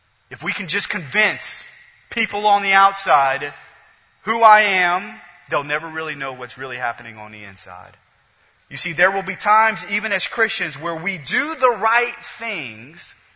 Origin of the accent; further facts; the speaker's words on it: Nebraska, United States; It reminds me growing up in Nebraska and running the streets in Nebraska.